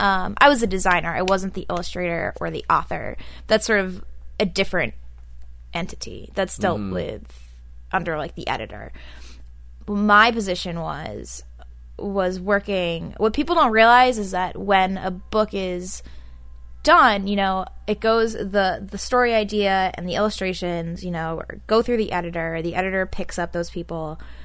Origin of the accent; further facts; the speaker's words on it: Massachusetts, United States; Well, I grew up in Massachusetts, a small town outside of Boston, Cowtown.